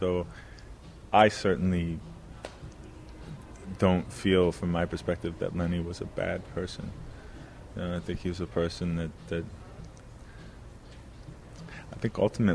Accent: Thunder Bay, Ontario, Canada; Cause I am from Thunder Bay, so I was born and raised there.

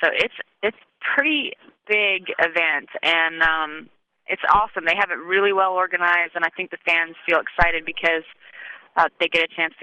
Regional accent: Alberta, Canada; now in Nashville, United States; Home is Nashville for me. I'm originally from Alberta, but I've been in Nashville for 15 years, so it's kind of become my home

